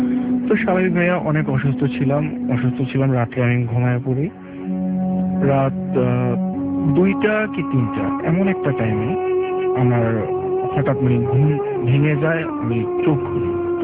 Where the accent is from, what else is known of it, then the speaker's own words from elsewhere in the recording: Barisal, Barisal Division, Bangladesh; now in Dhaka, Bangladesh; আমার home town Barishal, আমি ঢাকা মহাখালীতে থাকি।